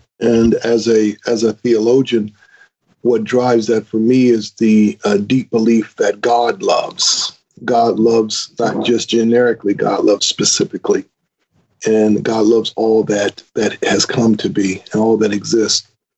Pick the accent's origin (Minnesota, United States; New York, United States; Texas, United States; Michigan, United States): Michigan, United States; And so, you know, when I grew up in Michigan with these folks whose memories and whose minds were all encircled by the dirt